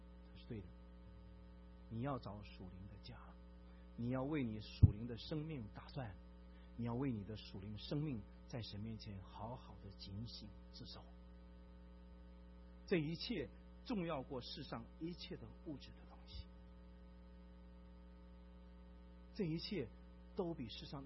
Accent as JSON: {"language": "Chinese", "town": "Jiamusi", "region": "Heilongjiang", "country": "China", "tie": "born there", "said": "我是生在黑龙江省佳木斯市，那个小城市小到一个地步"}